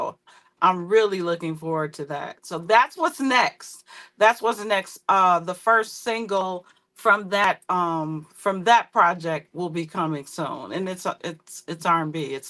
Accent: Chicago, Illinois, United States; And then, you know, I'm from Chicago, so I gotta put a little touches of house in there here.

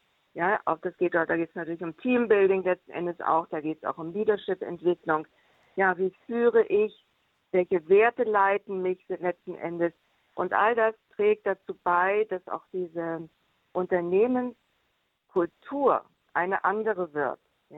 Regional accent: Schleswig-Holstein, Germany; also born or lived in Hamburg / Paris; Ich bin geboren 1964 in Hamburg und ich bin aufgewachsen in Schleswig-Holstein und auch Paris.

